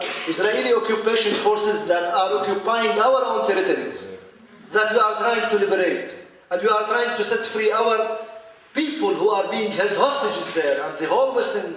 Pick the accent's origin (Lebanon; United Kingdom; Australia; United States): Lebanon; Beirut, Beirut Governorate; I come from Lebanon, from Beirut